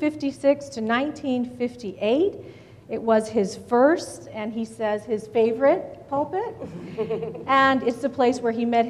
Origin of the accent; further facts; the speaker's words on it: Lakeland, Florida, United States; I was born and raised in Lakeland.